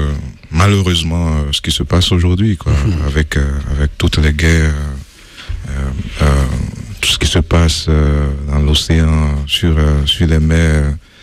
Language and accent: French; United States; French is a second language; now in Europe; eh ben je suis américain, donc je retourne pour le travail et tout, je fais les allers-retours, mais je suis bien en Europe.